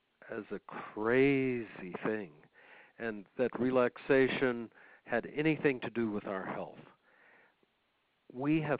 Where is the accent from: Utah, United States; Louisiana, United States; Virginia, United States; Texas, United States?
Texas, United States; San Antonio; In San Antonio, Texas, where my hometown, I have to use an enormous amount of good friends who are Mexican and Spanish to learn a whole different repertoire.